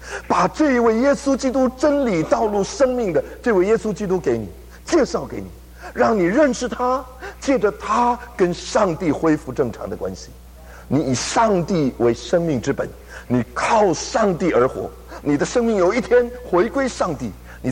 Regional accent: China; 虽然对于我们中国人来说，要表达我们内心的一个态度、心愿、意愿，不是一件很容易的事情

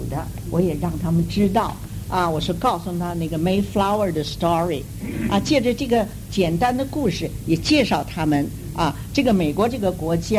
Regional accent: São Paulo, Brazil; 我是从巴西圣保罗来的。在巴西圣保罗有一个台湾长老教会，他们里面有个颂年大学。我很荣幸的，我自己75岁

